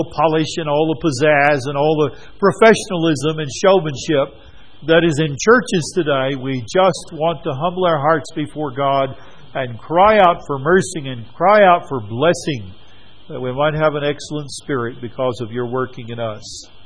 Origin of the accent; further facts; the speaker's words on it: United States; And that is where we grew up in the States with wintry weather.